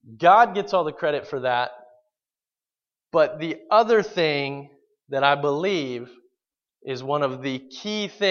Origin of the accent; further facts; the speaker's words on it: West Palm Beach, Florida, United States; also born or lived in Mexico; now in Louisville, United States; I'm from Florida, so I grew up in Florida. I was born in West Palm Beach, amen?